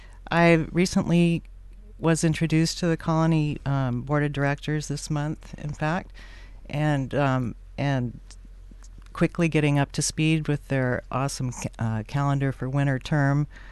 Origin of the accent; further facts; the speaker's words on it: Portland, Oregon, United States; I grew up in Portland, and I've been on the coast about a year and a half. And I live in Nehalem